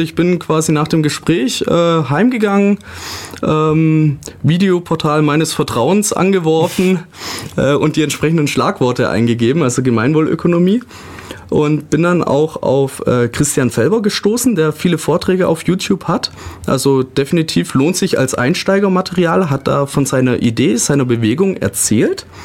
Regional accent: Ulm, Baden-Württemberg, Germany; Ich komme aus Ulm, wobei ich zwischenzeitlich nach Bielefingen, ein kleines Dorf bei Laubheim, gezogen bin. Aber in meinem Herzen bin ich immer Ulmer geblieben. Habe hier die Realschule besucht, das Gymnasium.

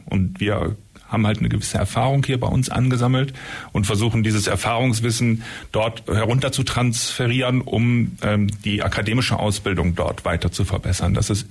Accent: Bremerhaven, Bremen, Germany; moved away as an adult; also born or lived in Bamberg / Frankfurt; now in Ulm, Germany; Ich spreche reines Hochdeutsch. Ich komme nämlich von der Küste, bin gebürtiger Bremer, aufgewachsener Bremerhavener, habe in Bamberg studiert, in Frankfurt gearbeitet, bevor es mich dann im Jahr 2010 nach Neu-Ulm verschlagen hat, respektive Ulm. In Ulm wohne ich, in Neu-Ulm arbeite ich

